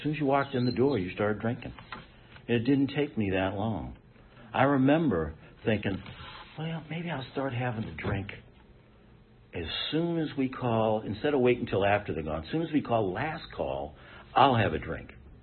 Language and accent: English; Massachusetts, United States; But anyway, I went back to my hometown of Massachusetts.